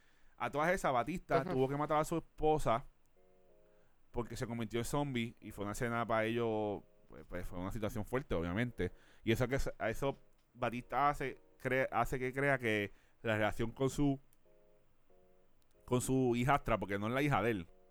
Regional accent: Puerto Rico; Es como yo, como puertorriqueño

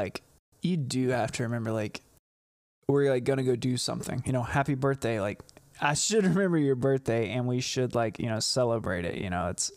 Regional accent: Shreveport, Louisiana, United States; So I'm from the Shreveport-Bossier City area of Louisiana, which is northwest Louisiana. We're about 3 hours east of Dallas, Texas.

